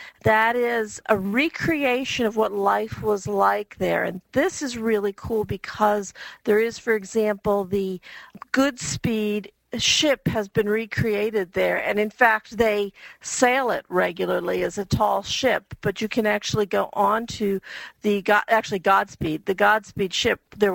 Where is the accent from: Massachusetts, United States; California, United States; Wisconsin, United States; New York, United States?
Massachusetts, United States; Since I grew up in the Massachusetts area rather than in the Virginia area like my husband, I was making those comparisons.